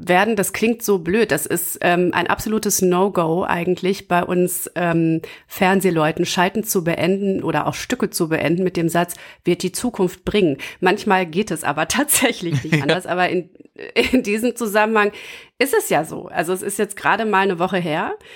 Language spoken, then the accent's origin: German; Gütersloh, North Rhine-Westphalia, Germany; ich komme aus Gütersloh.